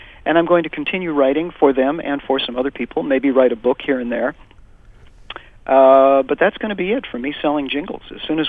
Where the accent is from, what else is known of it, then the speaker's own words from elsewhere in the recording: Chicago, Illinois, United States; as a child, I grew up in Chicago, home of WLS, and I was born in 1951